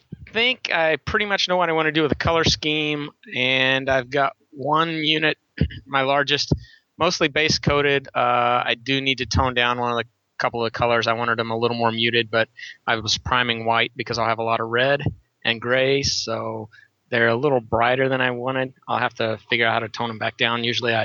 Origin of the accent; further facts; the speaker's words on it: Missouri, United States; moved away as an adult; now in Chicago, United States; Well, I know Lennon asked about this, so actually I grew up in Missouri and moved to Illinois, to the Chicago area after I graduated college, obviously for work, and I've been here ever since.